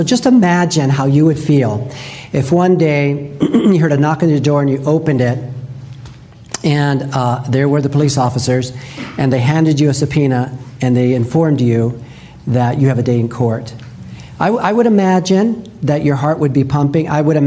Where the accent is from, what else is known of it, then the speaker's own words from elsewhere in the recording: Los Angeles, California, United States; You know, I grew up in Los Angeles, and in my neighborhood, there was just a lot of violence.